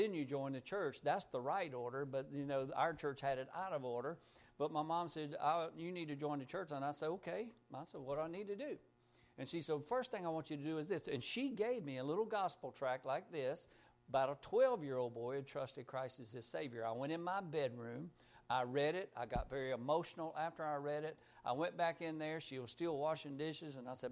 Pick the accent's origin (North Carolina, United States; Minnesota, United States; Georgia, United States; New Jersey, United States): North Carolina, United States; Aberdeen; when I grew up there in Aberdeen, North Carolina